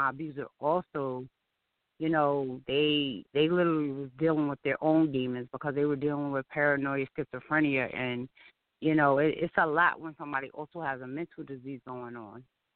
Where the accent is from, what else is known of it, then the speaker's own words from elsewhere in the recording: Cross, South Carolina, United States; now in New York, United States; Well, as she says, I live in upstate New York. I am originally from Cross, South Carolina.